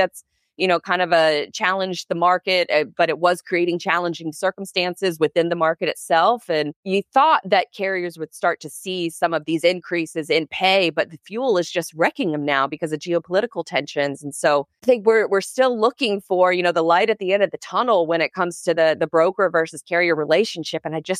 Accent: United States; as an American

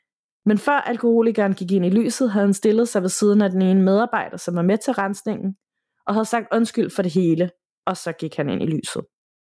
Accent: Nuuk, Sermersooq, Greenland; Jeg var lige begyndt at arbejde i en tøjbutik i min hjemby Nuuk i Grønland

